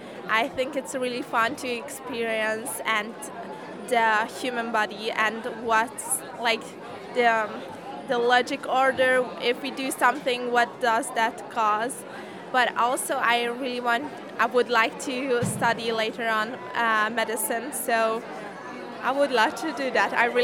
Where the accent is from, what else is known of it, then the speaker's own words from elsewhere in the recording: Budapest, Hungary; Yeah, I'm from Hungary. I'm from Budapest, actually.